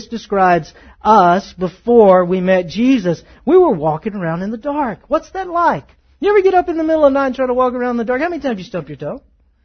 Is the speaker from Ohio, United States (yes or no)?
no; Texas, United States; I grew up in the South. I grew up in Northeast Texas.